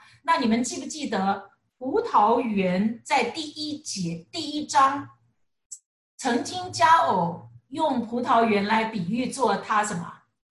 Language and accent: Chinese; China; 所以我们中国人也知道狐狸好像不是一个很好的字